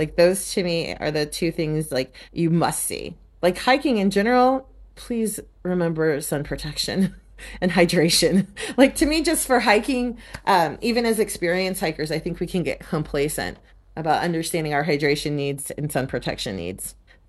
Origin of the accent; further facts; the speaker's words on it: Texas, United States; But growing up in Texas, you know what you know, and even Big Bend was like a long road trip from Houston.